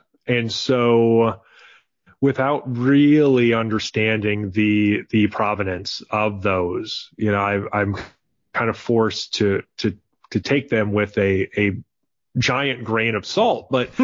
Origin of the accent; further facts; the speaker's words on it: Wisconsin, United States; maybe it's because I'm from Wisconsin